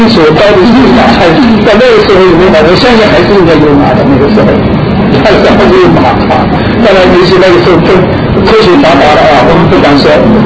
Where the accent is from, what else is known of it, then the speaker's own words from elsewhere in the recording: China; 因为我们中国人想到的碗就是我吃饭的碗